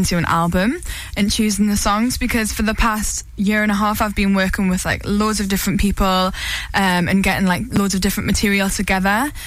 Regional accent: Newcastle, North East England, United Kingdom; because I'm from Newcastle

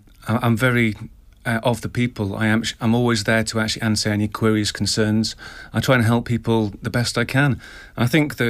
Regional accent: Onchan, Isle of Man; now in Peel, Isle of Man; I'm actually from Onchan.

